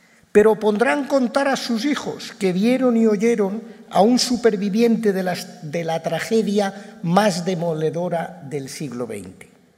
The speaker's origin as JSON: {"language": "Spanish", "country": "Spain", "said": "Como españoles judíos, estamos complacidos por el papel de nuestro rey y de nuestro país."}